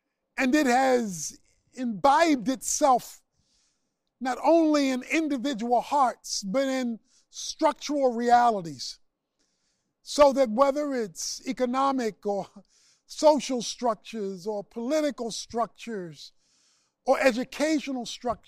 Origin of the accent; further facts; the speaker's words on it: Baltimore, Maryland, United States; It became more amplified growing up in Baltimore when I found out that there were some quote-unquote evangelical churches that we could not visit or go in because of segregation and illegitimate divisiveness.